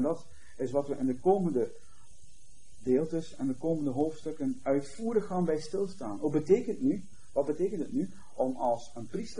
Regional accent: Belgium; Enerzijds zijn wij Belgen en maken we deel uit van ons Belgenland

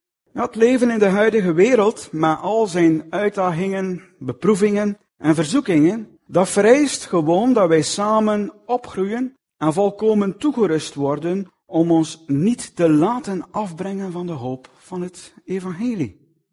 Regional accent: Flanders, Belgium; En ik dacht zo bij mezelf, hoe zou de situatie bij ons in Vlaanderen zijn, moest er op elke plaats zo'n evaluerende brief van de Heer voorgelezen worden?

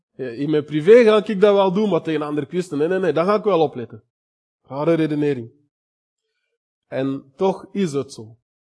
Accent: Antwerp, Flanders, Belgium; Kom ik van Antwerpen, ik was dat totaal niet gewoon.

